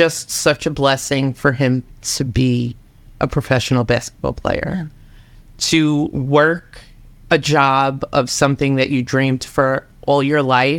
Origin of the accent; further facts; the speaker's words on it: New York, United States; I'm a New Yorker.